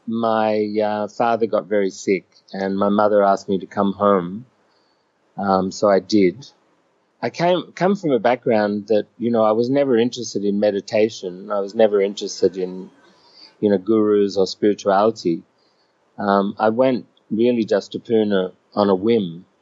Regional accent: New South Wales, Australia; I was born in Australia. Grew up on a farm in northern New South Wales, not far from Byron Bay, which is where many of the sannyasins live in Australia now. And when I left school, I moved to Sydney

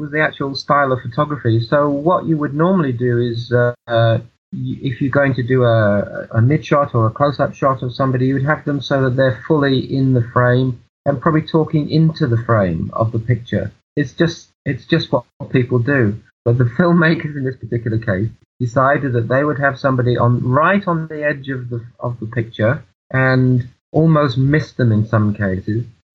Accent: England, United Kingdom; I'm English and I was living in England and in Somerset.

